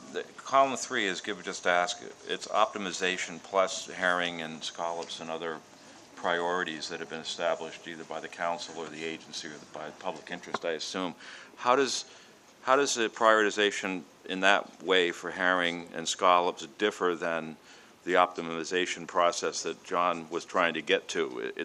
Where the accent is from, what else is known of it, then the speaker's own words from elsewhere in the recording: Winterport, Maine, United States; from Winterport, Maine.